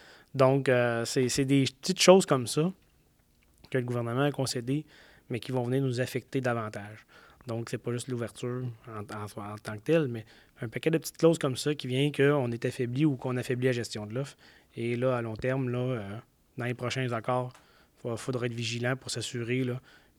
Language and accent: French; Saint-Hyacinthe, Quebec, Canada; moi je viens de Saint-Hyacinthe, je parle de cet exemple-là.